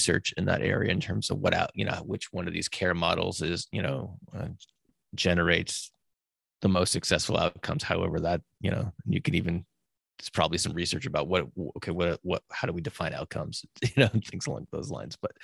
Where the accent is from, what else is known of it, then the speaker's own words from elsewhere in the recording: Massachusetts, United States; I grew up in Massachusetts. We go up there to, like, ski.